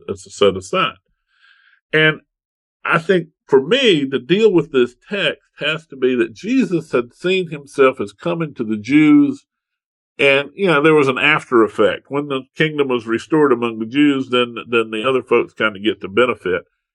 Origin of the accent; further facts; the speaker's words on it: United States; I can say I'm an American